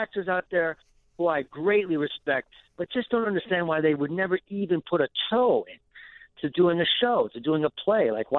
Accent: Cambridge, Massachusetts, United States; Oh, yeah, because, I mean, I'm a New Yorker. My parents are from New York. I grew up in Cambridge only because my dad was working there for a little while. I went to high school in Cambridge.

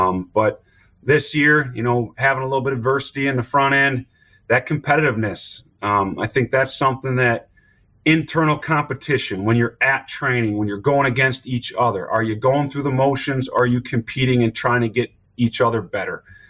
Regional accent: Wisconsin, United States; I mean, I think I grew up in Wisconsin, so well aware of the competitiveness of this conference

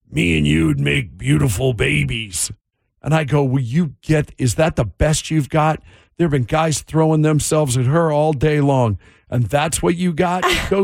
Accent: Seattle, Washington, United States; You know, I grew up in Seattle.

